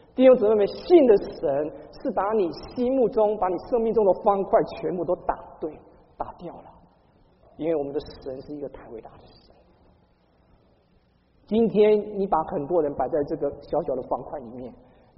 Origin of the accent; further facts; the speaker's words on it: Taiwan; now in United States; 我是从国内来的，我不是从国内来的哈，我是从台湾来的。我们从台湾来呢